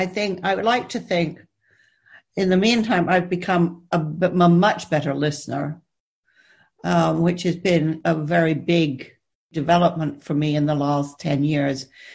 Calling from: South West England, United Kingdom; I'm speaking from deepest, darkest Somerset, where I have locked down, which, as it turns out, is a perfectly lovely place to be.

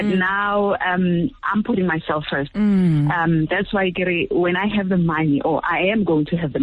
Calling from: Pretoria, Gauteng, South Africa; Yeah, in Pretoria.

